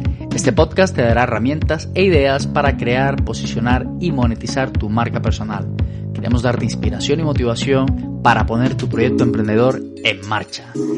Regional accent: Colombia; also born or lived in London; now in Madrid, Spain; Soy colombiano, llevo ya desde el año 2010 fuera de mi país. He tenido la oportunidad de vivir 5 años en Londres y llevo ya 5 años viviendo aquí en España, y la verdad que muy contento en este país, en Madrid, es donde soy ubicado.

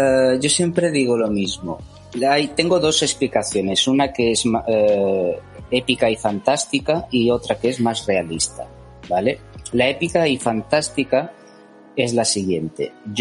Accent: Balearic Islands, Spain; soy de Mallorca y cuando yo empecé a estudiar no existía en Mallorca, vamos a decir, unos estudios que fueran sobre videojuegos

